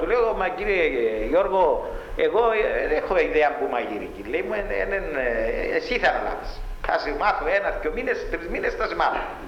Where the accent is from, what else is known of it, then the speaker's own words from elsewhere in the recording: Lagoudera, Nicosia District, Cyprus; Εγώ ήμουν από τα Λαγουδερά